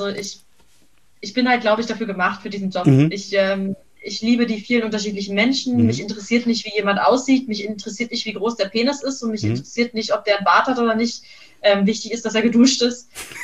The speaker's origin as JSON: {"language": "German", "region": "East Germany", "country": "Germany", "said": "Ich komme aus dem Osten, ja."}